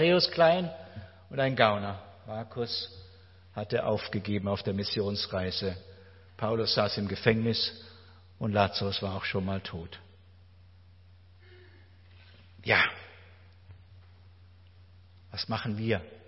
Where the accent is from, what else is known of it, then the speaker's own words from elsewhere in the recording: Elmendingen, Baden-Württemberg, Germany; durch Elmendingen, mein Heimatort.